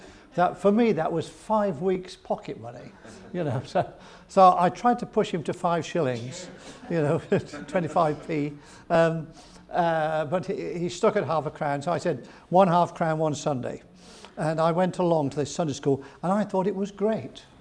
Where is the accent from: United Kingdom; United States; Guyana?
United Kingdom; Coventry, West Midlands; I lived in Coventry. I was born in Coventry while the German bombs were falling in 1940 on the city, flattening the city centre and the cathedral. And I grew up there, went to school there.